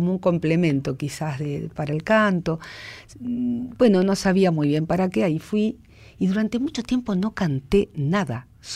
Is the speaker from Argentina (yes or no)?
yes; Buenos Aires, Argentina